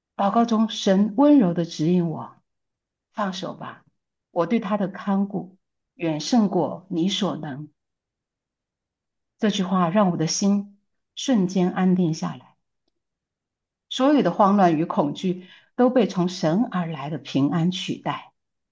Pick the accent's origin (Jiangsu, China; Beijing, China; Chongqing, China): Chongqing, China; 2024年呢，感恩节在马里兰生命之光教会受洗，归入主的名下。